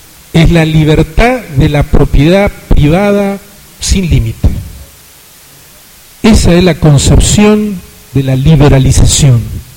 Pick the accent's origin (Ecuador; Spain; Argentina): Argentina; hace más de 50 años, en mi país, en Argentina